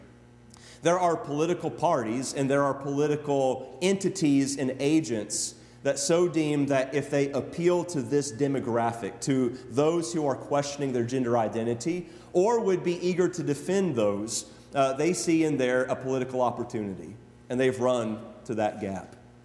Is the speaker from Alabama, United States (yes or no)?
yes; Alabama, United States; You know, I think most of you know I'm from Alabama, right? The north central part of the state.